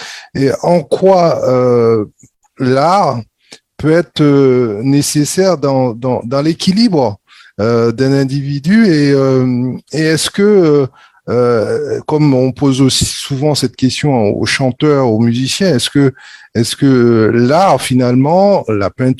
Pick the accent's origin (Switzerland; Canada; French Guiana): French Guiana; sujet hautement d'actualité chez nous en Guyane